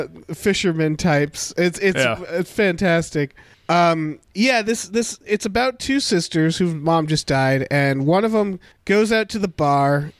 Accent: New England, United States; I know, I grew up in New England, so we had the lobster stuff. We had Cape Cod.

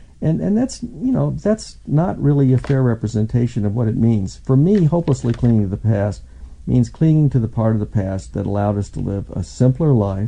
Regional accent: Kentucky, United States; I grew up in Kentucky, and Kentucky is very green, but very closed in.

